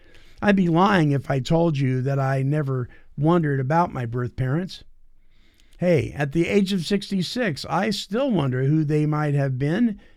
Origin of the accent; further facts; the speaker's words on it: Greenville, California, United States; born there; they tell me that I was born on October 1st, 1955, in a little town called Greenville, California